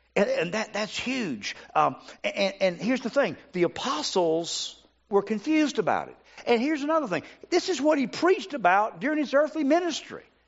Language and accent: English; United States; Now, I'm an American. I love my country.